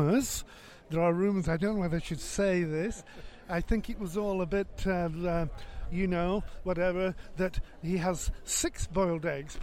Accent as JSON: {"language": "English", "town": "Preston", "region": "North West England", "country": "United Kingdom", "said": "I'm from Preston in Lancashire."}